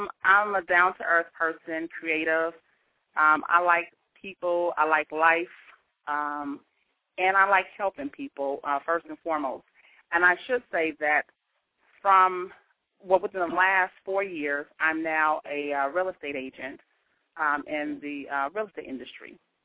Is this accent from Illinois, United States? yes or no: yes; Chicago, Illinois, United States; Okay, well, first I want to say that I am from Chicago, grew up on the south side of Chicago. I come from a large family.